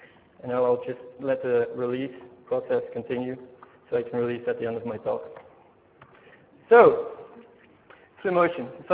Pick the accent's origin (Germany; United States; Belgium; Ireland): Belgium; English is a second language; now in Spain; I'm from Belgium. I work in Spain for Fluendo.